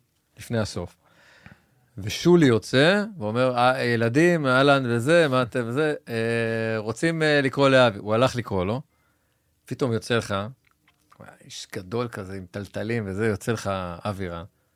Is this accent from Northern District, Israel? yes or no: no; Haifa, Haifa District, Israel; now in Tel Aviv, Israel; אני גדלתי בחיפה, אבל אתה יודע, זה כבר היה, לדעתי שעברתי לתל אביב